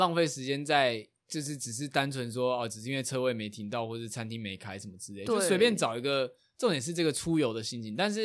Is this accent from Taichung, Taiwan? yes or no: no; Tainan, Taiwan; now in Taipei, Taiwan; 我觉得终究有个时刻我住在台北的时间搞不好会超过台南，对